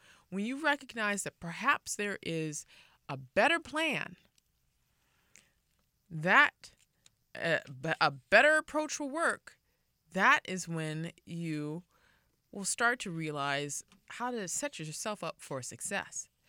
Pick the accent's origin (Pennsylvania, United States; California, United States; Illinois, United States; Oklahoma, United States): California, United States; Los Angeles; I grew up in South Central LA, and USC was down the street from my house